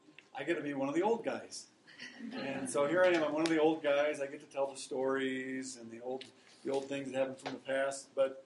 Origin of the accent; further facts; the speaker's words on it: Lincoln, Nebraska, United States; I'm from Lincoln, Nebraska, and I got involved with this camp a number of years ago.